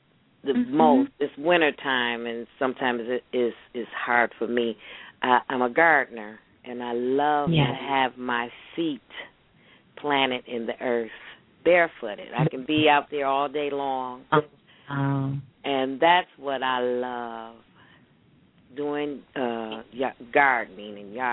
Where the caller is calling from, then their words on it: Detroit, Michigan, United States; I'm calling from Detroit.